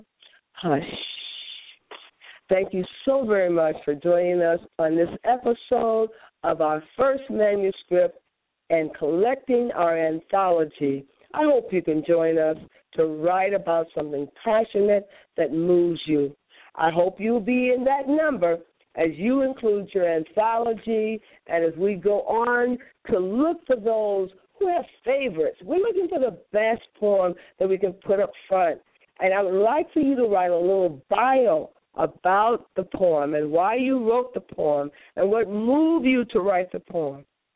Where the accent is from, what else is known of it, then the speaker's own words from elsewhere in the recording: Gary, Indiana, United States; I like to employ all those from my hometown, from Gary, Indiana, to get up off of that thing and write something and put it to pen and paper.